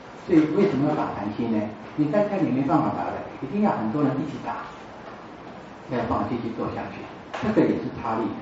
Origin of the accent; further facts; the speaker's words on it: China; 像我们中国人说这样的啊，天助自助